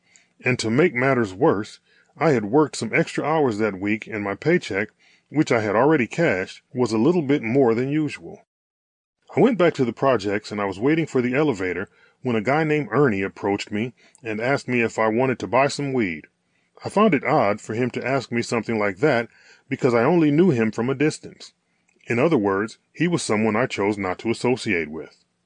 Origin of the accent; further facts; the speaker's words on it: Jersey City, New Jersey, United States; although my brothers and I did not have a personal relationship with God while we were growing up in Jersey City